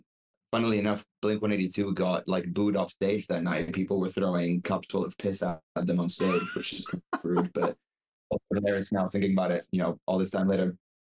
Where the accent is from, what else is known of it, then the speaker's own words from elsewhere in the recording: Italy; Yeah, I grew up in Italy.